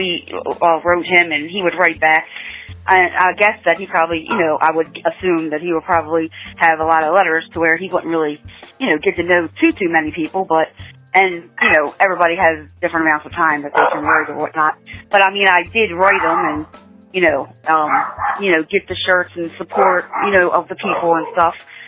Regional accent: Baltimore, Maryland, United States; because I am from Baltimore and Serial intrigued me because, you know, it was from here.

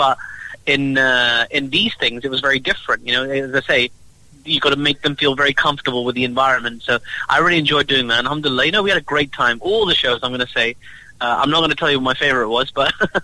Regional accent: Pakistan; I'm a Pakistani guy

